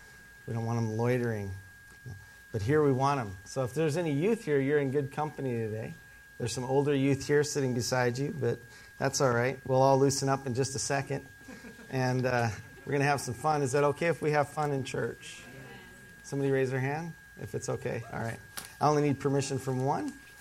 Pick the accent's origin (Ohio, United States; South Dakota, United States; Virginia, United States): South Dakota, United States; Ipswich; now in Texas, United States; I was raised in South Dakota, in the upper north central South Dakota, a little town called Ipswich, South Dakota.